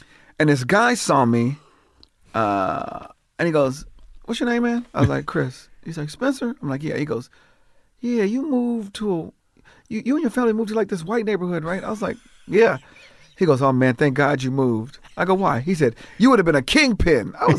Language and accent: English; Jamaica; Jamaican people were here, they'd be like, are you from Ireland? Like, why is your accent? What's wrong? Where are you from? Australia? Because that shit is not us.